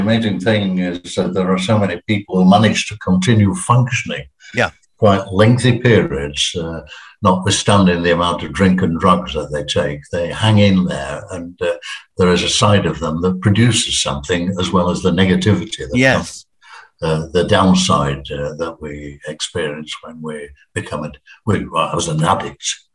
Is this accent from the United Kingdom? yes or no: yes; Yorkshire and the Humber, United Kingdom; moved away as an adult; I then got a full-time job with the union in London when I was 21. I moved from Yorkshire down to London.